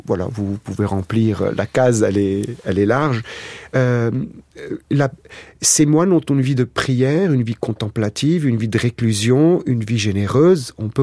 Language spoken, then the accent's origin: French; Lebanon; qui n'est pas sans me rappeler mon pays natal, le Liban, avec les montagnes qui entourent cette ville.